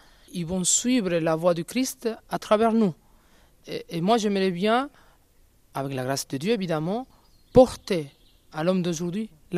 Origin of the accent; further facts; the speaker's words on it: Venezuela; French is a second language; et même pour mon pays aussi, parce que je viens du Venezuela.